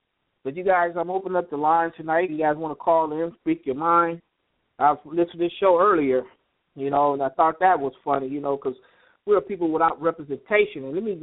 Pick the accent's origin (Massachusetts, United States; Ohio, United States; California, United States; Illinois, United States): California, United States; Los Angeles; they said one person sent me a paper because I'm from Los Angeles.